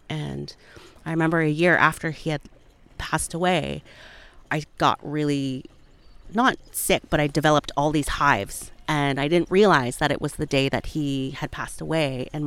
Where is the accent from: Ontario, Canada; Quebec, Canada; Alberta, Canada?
Alberta, Canada; I am originally from Piikani First Nation, which is part of the Blackfoot Confederacy in southern Alberta.